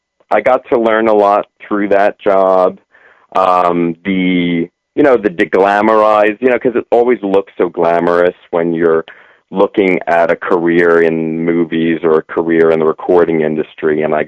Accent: New Jersey, United States; Yeah, I'm a Jersey boy.

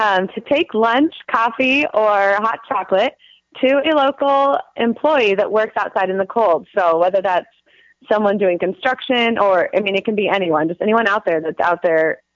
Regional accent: Boise, Idaho, United States; Yes, good old Boise, Idaho, my hometown.

